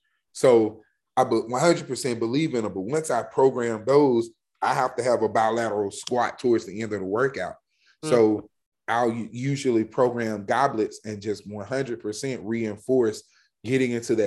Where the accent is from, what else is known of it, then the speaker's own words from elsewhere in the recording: the South, United States; And hell, I'm from the South. I love fried chicken.